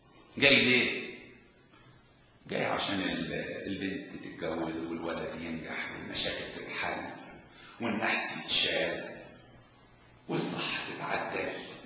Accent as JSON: {"language": "Arabic", "region": "Asyut Governorate", "country": "Egypt", "tie": "born or raised there", "said": "انا اتربيت في الصعيد تبع اسيوط"}